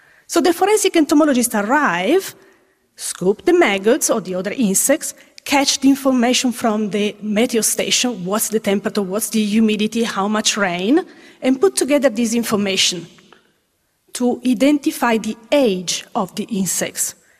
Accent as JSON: {"language": "English", "country": "Italy", "tie": "born or raised there", "moved": "as an adult", "lives_now": "Australia", "said": "I was born and raised in Italy and I work on several cases over there. But only when I moved to Australia"}